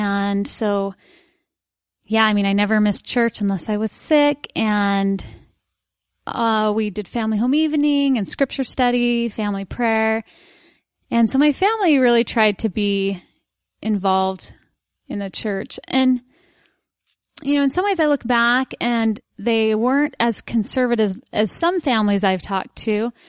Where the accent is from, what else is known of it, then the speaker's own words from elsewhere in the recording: Salt Lake City, Utah, United States; I was. I was born and raised. I grew up in Sugar House. My family still, my parents still live in the house I grew up in. So I grew up kind of near the University of Utah.